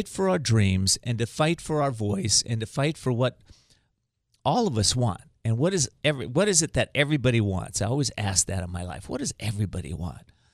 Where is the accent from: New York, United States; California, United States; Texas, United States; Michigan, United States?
California, United States; Whittier; my middle-class family that grew up, I grew up in Whittier, California, and we were religious people, but we weren't spiritual people.